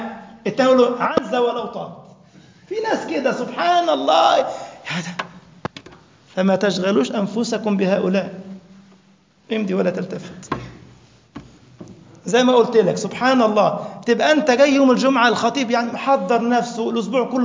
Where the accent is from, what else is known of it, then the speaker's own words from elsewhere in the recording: Egypt; يعني في واحد تابعني كده من بتوع الأوقاف عندنا في مصر